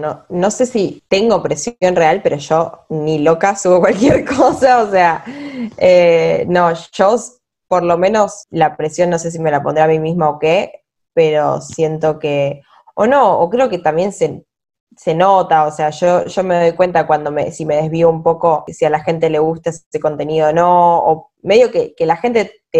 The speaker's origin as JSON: {"language": "Spanish", "country": "Argentina", "said": "como saben que soy argentina"}